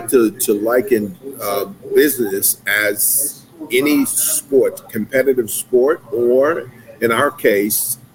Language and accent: English; Brownsville, New York, United States; I'm from Brownsville. I'm from the Ville. I never ran and never will.